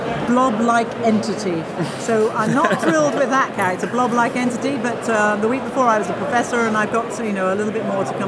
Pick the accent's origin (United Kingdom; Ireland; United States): United Kingdom; England; And I went in, and I'm very English, in Superman I'm wearing a wig.